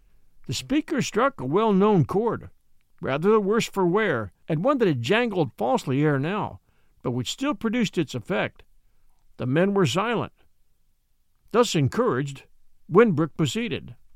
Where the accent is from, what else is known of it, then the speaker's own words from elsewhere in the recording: Los Angeles, California, United States; I grew up in the Los Angeles area.